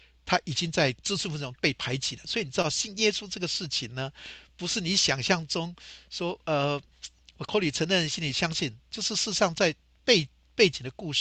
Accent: China; 我们中国人跟随师傅学徒，有的学做木工

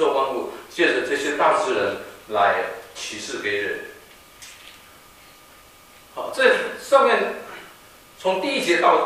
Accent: Philippines; 就到中国南部一个小岛叫做菲律宾，就是我成长的地方，我是在那边土生土长的。

